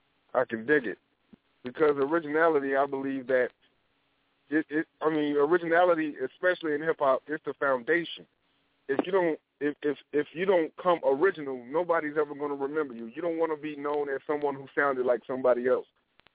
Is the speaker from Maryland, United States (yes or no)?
no; Atlanta, Georgia, United States; Being that I was raised in Atlanta, Georgia, you know, I came up in that era.